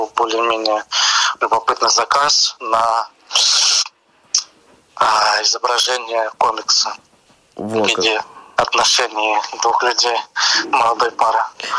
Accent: Mogilev, Mogilev Region, Belarus; also born or lived in Germany; С Беларуси. Как раз-таки родом я из Могилева.

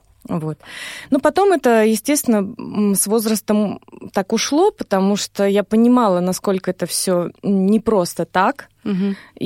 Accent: Krasnoselkup, Yamalo-Nenets Autonomous Okrug, Russia; Мы жили в поселке Красноселькоп, где я родилась, в Ямало-Ненецком автономном округе.

